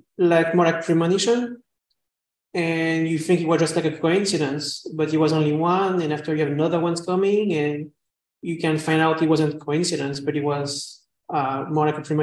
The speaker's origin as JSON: {"language": "English", "country": "France", "tie": "born or raised there", "second_language": "English", "lives_now": "United States", "said": "So when I grew up in France, I was more like reserved and wasn't sharing much. But after, when I came in the US, it was like way different for me, you know."}